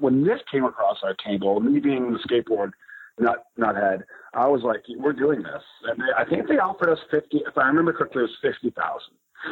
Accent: Buffalo, New York, United States; I follow the Sabres in my hometown, Buffalo.

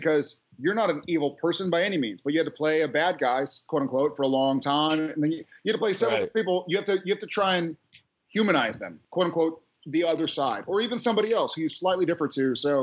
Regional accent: Texas, United States; We kind of met and it was sort of like, hey, where are you from? Texas. Where are you from? Texas.

